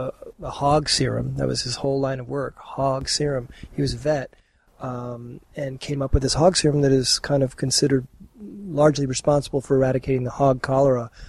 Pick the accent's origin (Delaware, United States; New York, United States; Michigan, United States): New York, United States; And, I grew up in New York, yeah.